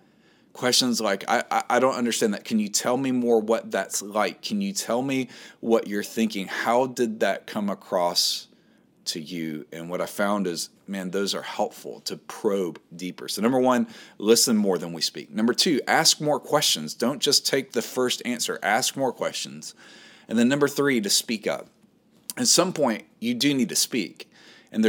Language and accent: English; the South, United States; Even though I grew up in the South and I've lived in states that were pivotal in the civil rights movement